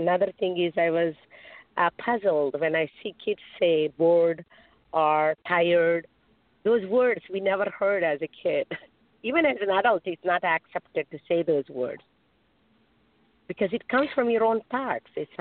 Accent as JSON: {"language": "English", "country": "India", "tie": "born or raised there", "said": "And growing up in India was a boon, I feel, because India is the oldest civilization"}